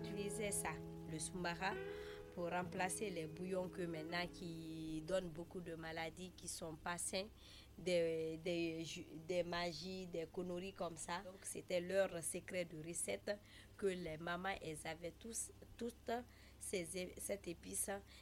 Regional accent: Guinea; moved away; Je suis de la Guinée-Conakry. Je suis là depuis 2012, ça fait 10 ans. Je suis née en Guinée, j'ai grandi là-bas.

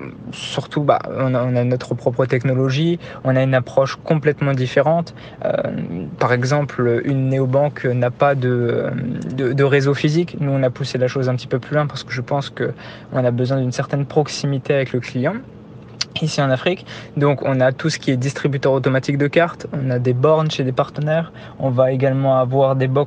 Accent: Metz, Grand Est, France; Bonjour, donc … je suis de base à Metz, juste à côté de Luxembourg.

